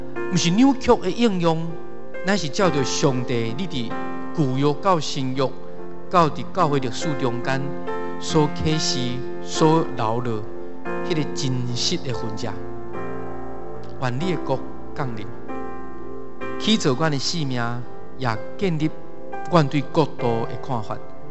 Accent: Taiwan; 其实上帝跟我们说，我们台湾人去到他们天安门跟他们传福音

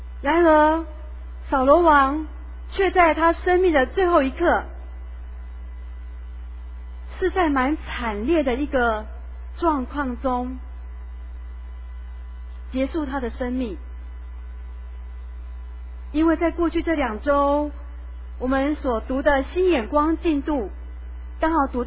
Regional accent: Taiwan; 启发我们台湾人更多的关怀土地

